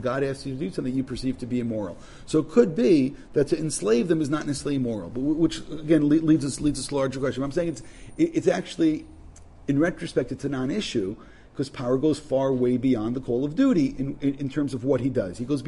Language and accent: English; Brooklyn, New York, United States; Listen, we come from Brooklyn, right? From a place in Brooklyn called Bensonhurst, right?